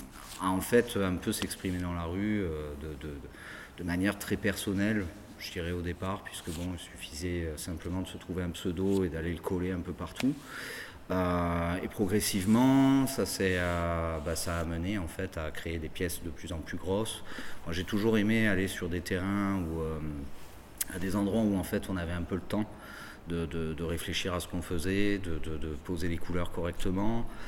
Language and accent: French; Marseille, Provence-Alpes-Côte d'Azur, France; Je suis de Marseille.